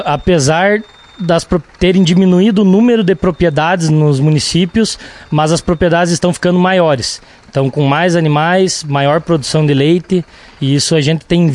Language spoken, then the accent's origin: Portuguese; Não Me Toque, Rio Grande do Sul, Brazil; Eu sou natural de Não Me Toque, mas há 9 anos eu moro em Nicolau Vergueiro